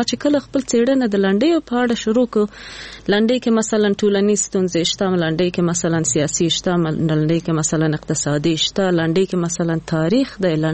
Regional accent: Nangarhar, Afghanistan; مونږ خو د جلال آباد یو کلی نه یو، لری کلی نه یو، بله او لری ولسوالی خیوی ولسوالی نه، بیا خیوی کې مقالټک چا بیخی لری دی خار نه.

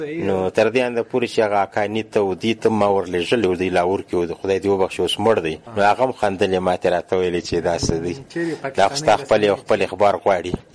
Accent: Quetta, Balochistan, Pakistan; also born or lived in Karachi; نو موږ بیا په کوټه کې زیات وخت ژوند تیر کړی دی. زه په خپله په کوټه کې پیدا شوم، چې او دلته په کوټه کې ما سبق ویل دی. تر 14 پورې ما دلته سبق ویل دی

